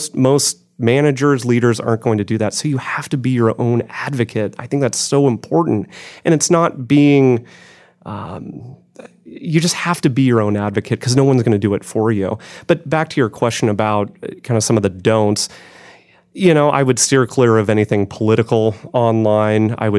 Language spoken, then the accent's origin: English; Salem, United States; One of my best friends is a dentist in my hometown of Salem.